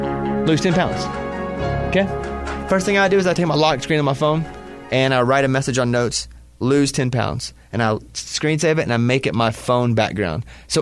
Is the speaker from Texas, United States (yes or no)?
no; Arkansas, United States; And I'm from Arkansas. My grandma's from Arkansas.